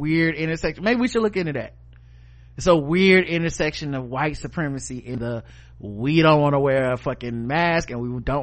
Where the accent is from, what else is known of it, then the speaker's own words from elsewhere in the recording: Santee, California, United States; I'm growing up in Santee. I've never seen such racism right before my eyes.